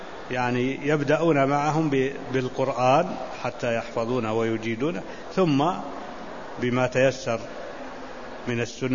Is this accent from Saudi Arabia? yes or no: yes; Najd, Saudi Arabia; فيقولون هذا طويق جبل عندنا في نجد